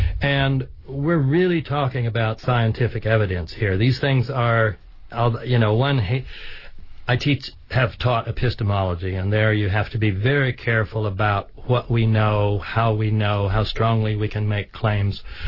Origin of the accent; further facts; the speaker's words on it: United States; pardon me, I'm American, so I talk Fahrenheit.